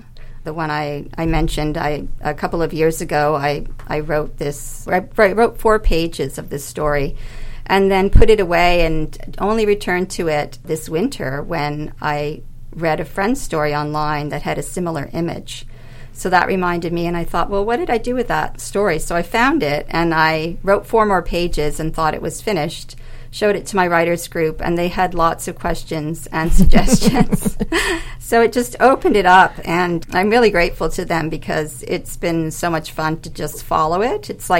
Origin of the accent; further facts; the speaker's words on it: Bermuda; I was born in Bermuda and grew up there, so the history of the place is inspiring for me.